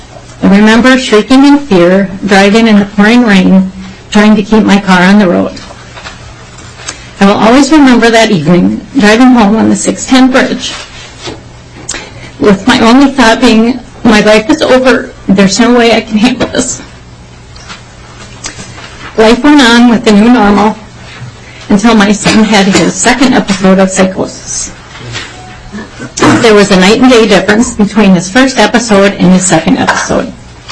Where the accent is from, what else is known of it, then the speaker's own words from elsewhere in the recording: Champlin, Minnesota, United States; and I'm from Champlin.